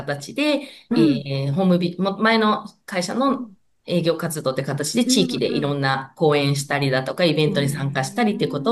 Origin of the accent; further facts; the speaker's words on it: Kawasaki, Kanagawa, Japan; やっぱり地元川崎で幼少期ずっと育って、やっぱり一回外に出て、また戻ってきた身で、より川崎が好きになっているの